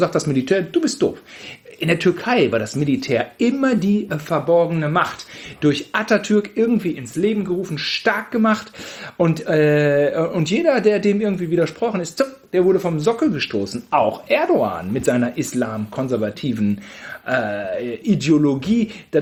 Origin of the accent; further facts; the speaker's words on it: Gütersloh, North Rhine-Westphalia, Germany; ich aufgewachsen in Gütersloh